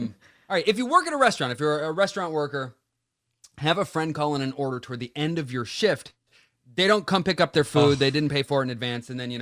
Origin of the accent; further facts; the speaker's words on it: Indiana, United States; We used to have them in our yard growing up in Indiana all the time.